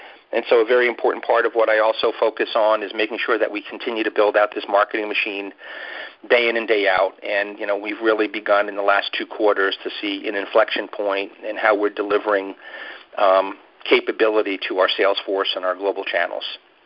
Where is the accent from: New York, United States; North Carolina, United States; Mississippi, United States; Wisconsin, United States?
New York, United States; New York City; now in Boston, United States; I'm from New York City. I was born